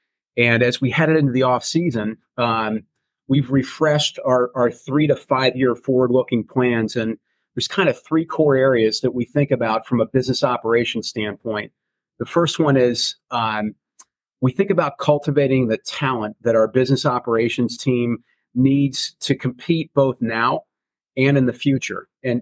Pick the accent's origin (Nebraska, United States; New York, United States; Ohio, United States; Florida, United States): Ohio, United States; Columbus; So like many, I had the experience of growing up in Columbus. I always tipped towards the Cleveland teams as a young boy growing up.